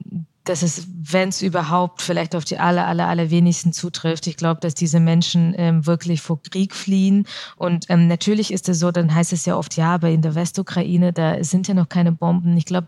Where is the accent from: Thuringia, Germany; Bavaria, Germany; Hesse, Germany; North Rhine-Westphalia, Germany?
Bavaria, Germany; Augsburg; mittlerweile identifiziere ich mich als Deutsche. Und diese Frage, wo kommen Sie her? Und wenn dann die Antwort Augsburg nicht ausreicht